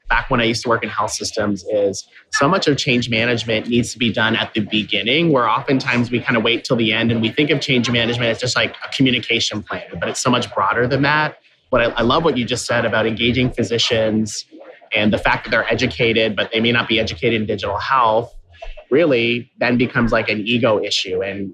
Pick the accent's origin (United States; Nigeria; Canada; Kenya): Canada; I'll have to see if there's a Canada one, my home country.